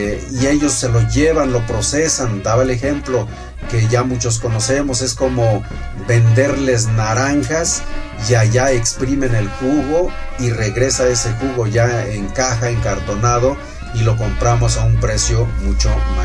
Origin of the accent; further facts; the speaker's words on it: Guerrero, Mexico; soy del estado de Guerrero y bueno, lo que acabo de comentar en lengua náhuatl